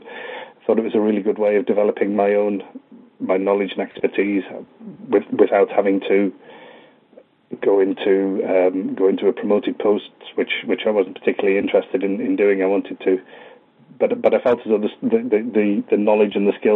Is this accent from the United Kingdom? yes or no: yes; North West England, United Kingdom; now in Scotland; I'm from Cumbria originally, and I wanted to return to Cumbria, and I was offered a post in Dumfries and Galloway in 2004, and I've been here ever since.